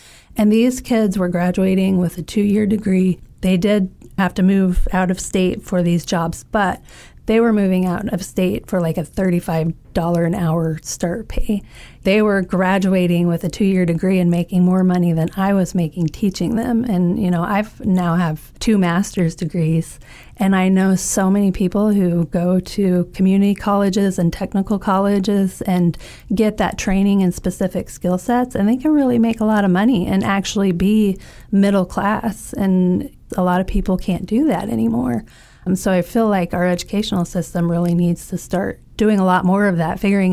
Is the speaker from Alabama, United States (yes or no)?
no; Illinois, United States; When I was growing up in Effingham County, Lakeland College was our local community college.